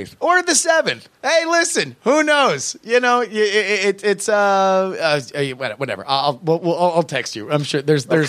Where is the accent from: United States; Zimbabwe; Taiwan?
Zimbabwe; now in Australia; I am from Zimbabwe, living in Australia, very far from the Middle East